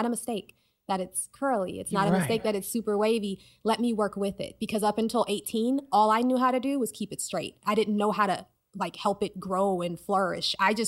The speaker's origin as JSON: {"language": "English", "country": "United States", "tie": "born or raised there", "said": "So I'm a Black woman and I grew up in the United States where highly textured hair is not seen as beautiful or professional."}